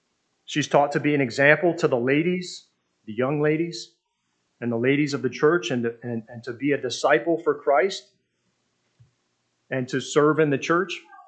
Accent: Michigan, United States; Of course, I was raised in Michigan.

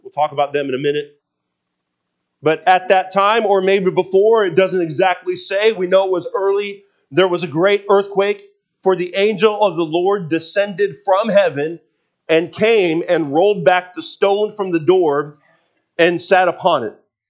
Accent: Seattle, Washington, United States; You know, I grew up in Seattle. We'll get some pretty good earthquakes there sometimes.

